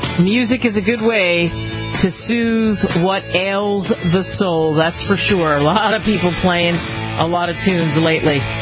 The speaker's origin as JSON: {"language": "English", "region": "New Jersey", "country": "United States", "said": "since I'm from Jersey and some of you are from Jersey, nothing like"}